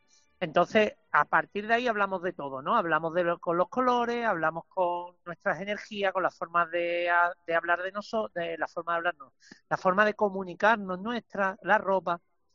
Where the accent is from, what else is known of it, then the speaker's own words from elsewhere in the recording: Málaga, Andalusia, Spain; now in Granada, Spain; Yo soy malagueño, yo soy de Miraflores de Los Ángeles, malagueño, pero llevo muchos años viviendo en Granada.